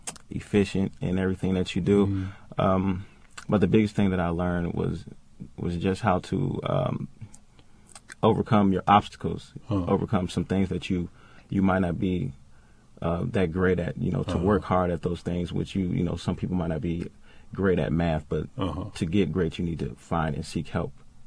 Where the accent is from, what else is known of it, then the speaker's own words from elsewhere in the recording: Illinois, United States; And then transferred back down here to my home state, Illinois, to continue competing for the University of Illinois